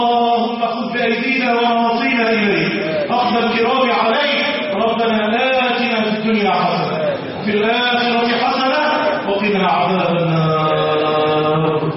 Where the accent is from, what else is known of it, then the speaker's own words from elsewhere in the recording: Egypt; بلدنا مصر